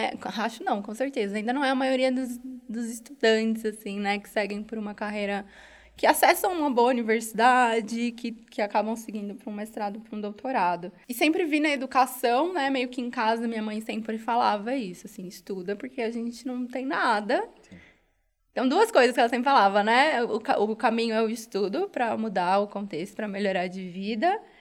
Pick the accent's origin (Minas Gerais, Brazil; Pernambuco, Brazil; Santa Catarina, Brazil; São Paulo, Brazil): São Paulo, Brazil; Sou de São Paulo, capital. Nasci ali na Zona Oeste, Vila Leopoldina, só perto do Ceasa.